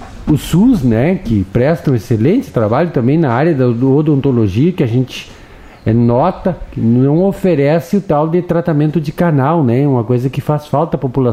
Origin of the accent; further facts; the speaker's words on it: Porto Alegre, Rio Grande do Sul, Brazil; quando eu era piá, quando era criança, lá em Restinga